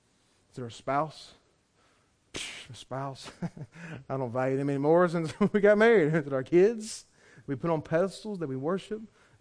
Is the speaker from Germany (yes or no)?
no; the South, United States; I was raised up in church. I'm a good person. I'm a Southerner.